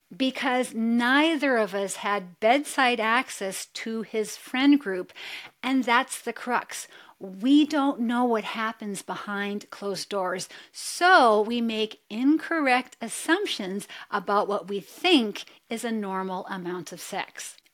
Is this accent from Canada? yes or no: yes; Calgary, Alberta, Canada; just to give you an example, I'm from Calgary